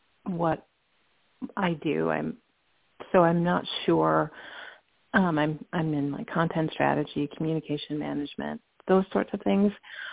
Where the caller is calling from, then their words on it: Illinois, United States; Hi. I'm calling from Illinois.